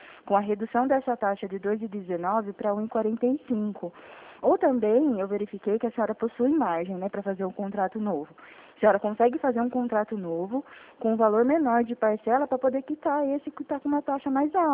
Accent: Araras, São Paulo, Brazil; eu sou de Araras.

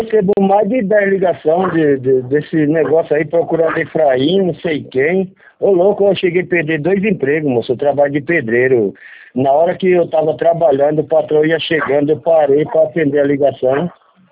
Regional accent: Alagoas, Brazil; now in São Paulo, Brazil; nós somos de Alagoas, do estado de Alagoas, mora aqui em São Paulo.

